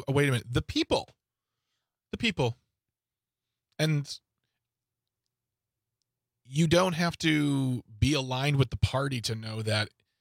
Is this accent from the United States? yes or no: yes; United States; And then we forget about them because we're American.